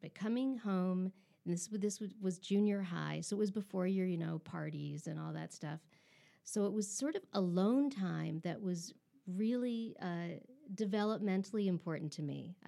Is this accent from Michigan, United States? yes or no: yes; Michigan, United States; I grew up in Michigan